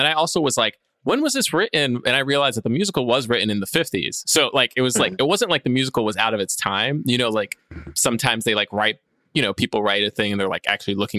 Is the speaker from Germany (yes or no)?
no; New York, United States; born there; No, I was born in New York. So I'm just saying, I'm just talking about my own experience relating to it